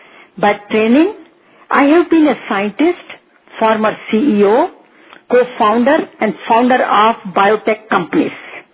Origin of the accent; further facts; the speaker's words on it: India; moved away as an adult; now in United States; I am originally from India and living in USA for last 42 years. I have been raised primarily in the Hindu tradition